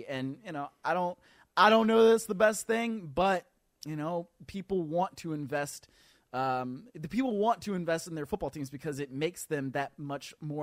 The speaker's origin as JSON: {"language": "English", "town": "Cleveland", "region": "Ohio", "country": "United States", "said": "I like it personally because I'm from Cleveland, and that was really cool."}